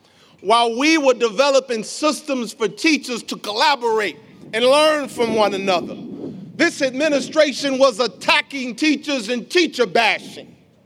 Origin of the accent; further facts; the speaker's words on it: Chicago, Illinois, United States; I am a Chicago educator. I was born and raised in Chicago.